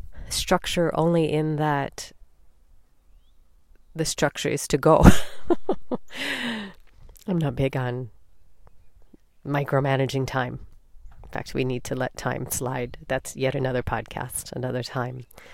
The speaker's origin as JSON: {"language": "English", "region": "Illinois", "country": "United States", "also_born_or_lived": "Australia", "said": "A little taste of my home state of Illinois, as that is the state bird of Illinois."}